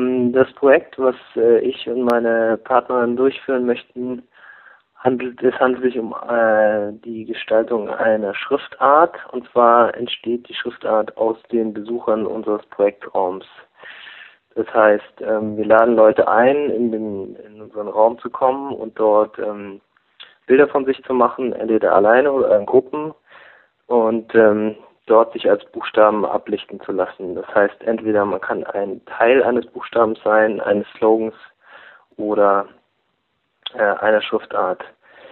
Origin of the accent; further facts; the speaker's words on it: Stuttgart, Baden-Württemberg, Germany; now in Berlin, Germany; wir kommen beide aus Stuttgart, sind jetzt in Berlin ansässig